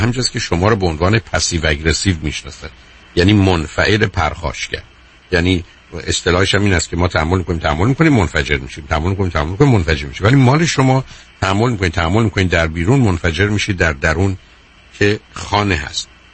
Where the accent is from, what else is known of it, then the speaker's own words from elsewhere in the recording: Iran; چرا انگلیسی رو با لهجه حرف میزنی؟ خب من ایرانیم.